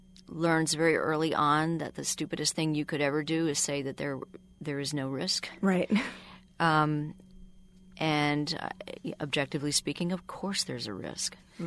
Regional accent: United States; But I'm an American first.

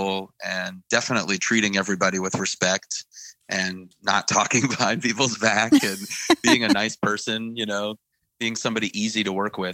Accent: New Orleans, Louisiana, United States; that's all these artists that I grew up with, because I grew up in New Orleans. So for me, that's like a love letter to my hometown.

